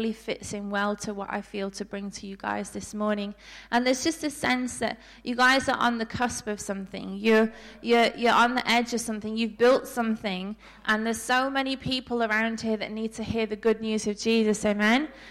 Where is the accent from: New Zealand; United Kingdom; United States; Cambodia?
United Kingdom; accent: British; moved away as an adult; now in Australia; We've actually been in Australia for 6 years. And I don't think I'm losing my accent anytime soon.